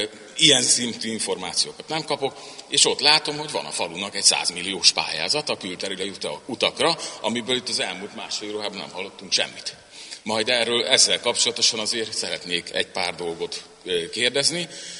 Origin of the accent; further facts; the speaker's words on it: Tisza area, Hungary; Én a Tisza mellett nőttem föl, ott azért ez nagyobb problémát okozott.